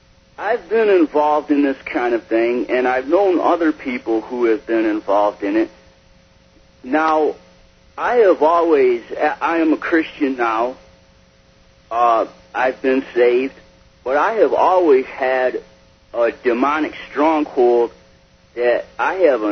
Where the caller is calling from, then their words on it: Flint, Michigan, United States; I'm calling from Flint, Michigan.